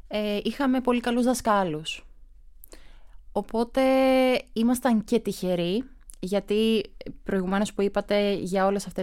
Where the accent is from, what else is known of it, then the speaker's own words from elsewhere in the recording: Greece; Ο πρώτος είναι το ότι είμαι Ελληνίδα.